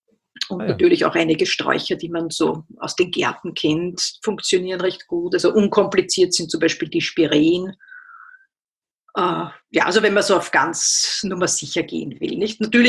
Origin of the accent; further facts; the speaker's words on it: Vienna, Austria; Also weil das ja bei uns in Österreich oder im Wiener Raum auch ein Thema ist, dass die den Winter gut überstehen müssen, die Pflanzen.